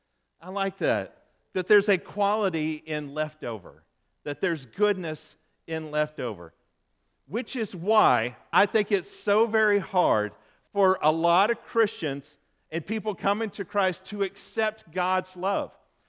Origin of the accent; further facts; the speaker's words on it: Lake Charles, Louisiana, United States; When I was growing up in Lake Charles over in Louisiana, I loved going to my grandma's house